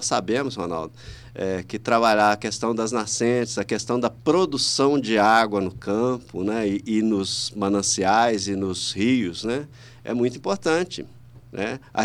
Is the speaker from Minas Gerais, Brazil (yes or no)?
yes; Belo Horizonte, Minas Gerais, Brazil; born there; sou nascido em Belo Horizonte, um pouco mais jovem que você